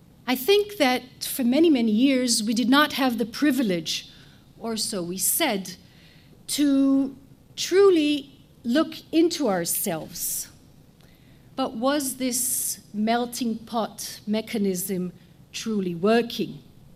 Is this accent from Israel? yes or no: yes; Israel; I was born and raised in Israel in a very liberal house.